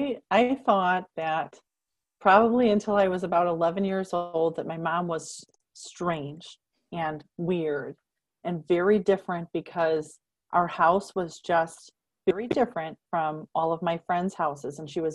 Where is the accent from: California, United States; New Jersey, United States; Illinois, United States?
Illinois, United States; I was born and raised in Illinois and went to good schools and had a good upbringing